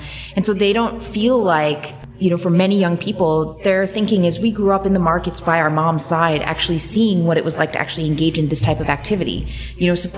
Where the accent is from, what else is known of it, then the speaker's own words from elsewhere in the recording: Lansing, Michigan, United States; I was born in Michigan.